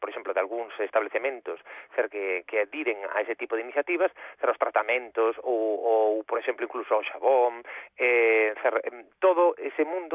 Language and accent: Galician; Galicia, Spain; Pois sí, é un momento que vivamos como galegos, sí.